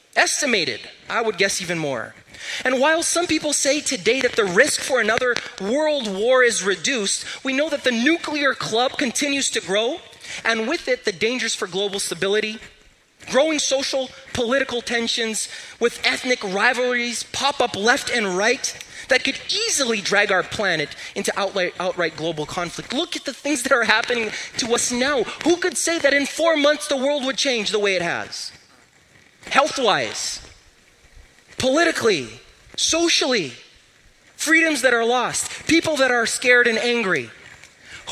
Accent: Brazil; I come from Brazil. Still a developing country.

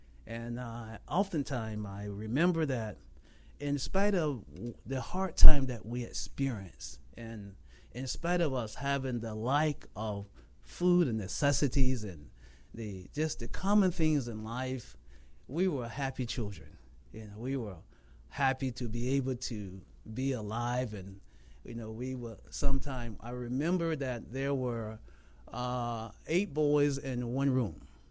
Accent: Georgia, United States; And as a little boy growing up in South Georgia, I am from a family of 12 children.

